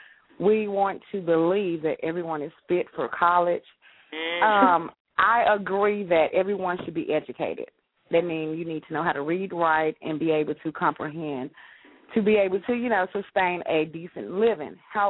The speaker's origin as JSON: {"language": "English", "town": "Memphis", "region": "Tennessee", "country": "United States", "said": "I'm from Memphis."}